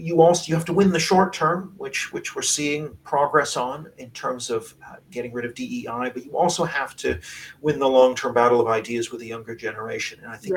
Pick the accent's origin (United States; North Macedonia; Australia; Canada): Canada; I'm from Canada originally